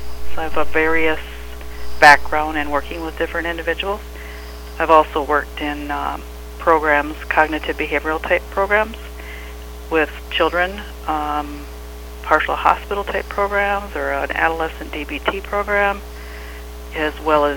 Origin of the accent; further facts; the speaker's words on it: Redwood Falls, Minnesota, United States; I grew up in Redwood Falls.